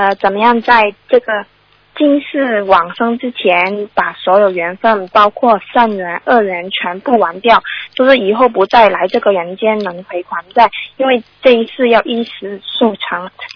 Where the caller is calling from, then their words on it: Macau; 你好，师傅啊，是这样的，我是从澳门那边打来的